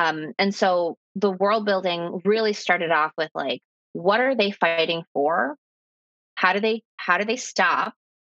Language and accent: English; Ecuador; I'm from Ecuador, and so Ecuador has had its share of wars